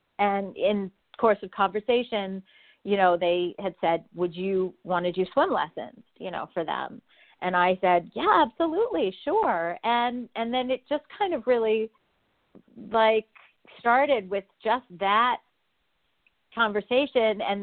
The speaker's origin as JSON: {"language": "English", "town": "Montreal", "region": "Quebec", "country": "Canada", "moved": "yes", "lives_now": "California, United States", "said": "we moved to California in the 70s, but I'm actually Canadian. I'm from Montreal."}